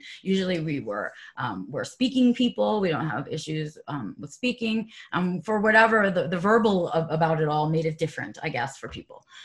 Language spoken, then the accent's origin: English; New York City, New York, United States; I was lucky to be born and raised in New York City, and so I was in a metro area with a large population and a lot of clinicians.